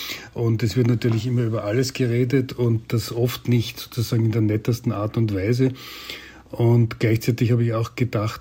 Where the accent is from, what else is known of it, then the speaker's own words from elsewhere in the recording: Bad Ischl, Upper Austria, Austria; also born or lived in Vienna; ich bin ja in Wien geboren und bin dann in Bad Ischl aufgewachsen